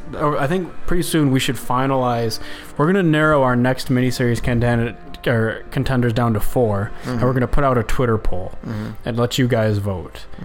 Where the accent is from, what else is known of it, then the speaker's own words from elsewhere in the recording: Boston, Massachusetts, United States; I'm from Boston.